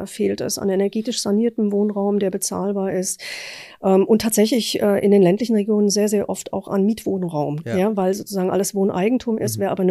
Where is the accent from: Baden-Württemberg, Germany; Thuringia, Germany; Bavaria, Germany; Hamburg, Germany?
Thuringia, Germany; ich komme ja aus Thüringen